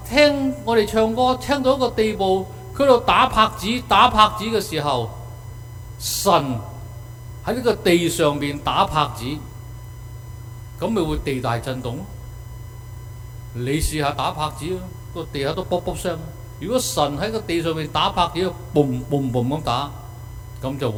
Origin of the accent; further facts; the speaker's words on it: China; 我們中國人說呢，就是人搖福薄，樹搖就葉落